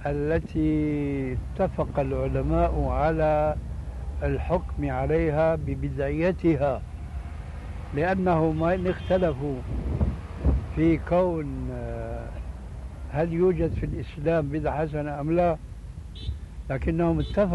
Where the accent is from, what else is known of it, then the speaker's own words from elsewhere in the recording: Syria; moved away; هذه عندنا في الشام في سوريا مشهورة هذا الحديث. وجئت هنا وسمعته أيضا وهكذا.